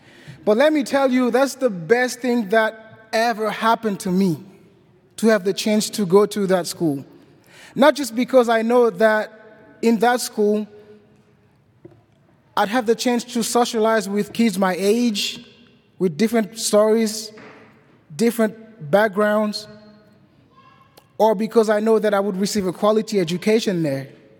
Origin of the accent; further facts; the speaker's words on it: Ouest, Haiti; I'm from Haiti. I was born and raised in the most violent slums of Haiti, named Cité Soleil. It's a place of hunger, it's a place of misery, it's a place of violence.